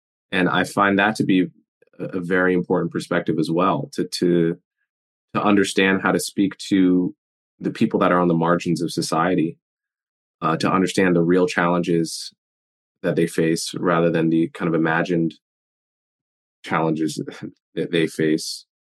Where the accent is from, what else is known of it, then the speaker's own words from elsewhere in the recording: United States; I don't want to sound overly self-important as an American